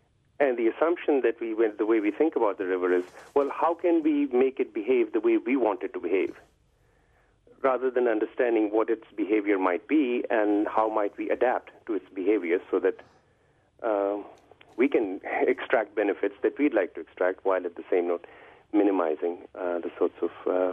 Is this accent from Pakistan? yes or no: yes; Pakistan; English is a second language; I'm a Pakistani, but I'll tell you that a lot of that rhetoric is misinformed